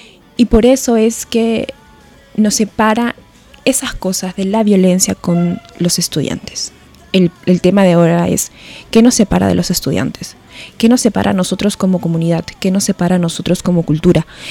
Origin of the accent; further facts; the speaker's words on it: Peru; Yo vengo de Perú, como les dije la semana pasada